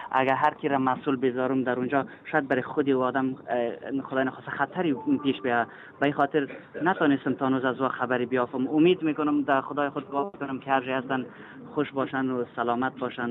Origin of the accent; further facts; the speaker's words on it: Afghanistan; now in Germany; من زمانی که از افغانستان آمدم در حدود 2.5 سال، تقریبا 1 سال که در مسیری راه بودم و بعدش هم 1.5 سال در آلمان،